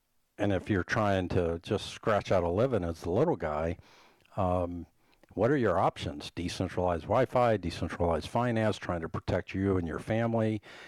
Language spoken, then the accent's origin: English; Virginia Beach, Virginia, United States; I'm from Virginia Beach, spent a lot of time in the Outer Banks